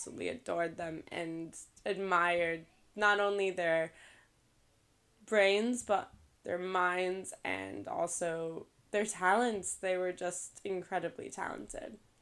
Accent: Colorado, United States; so this is when I was back in Colorado. I grew up in Colorado.

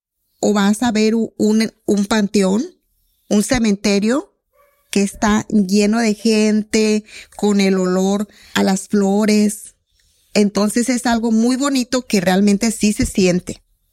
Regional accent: Mexico; es algo que a nosotros nos representa como mexicanos.

